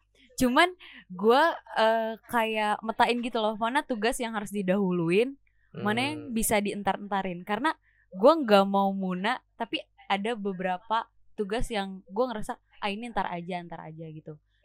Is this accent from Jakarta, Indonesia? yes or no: yes; South Jakarta, Jakarta, Indonesia; also born or lived in Medan; tapi gue itu besar di daerah Jakarta Selatan di Kalibata.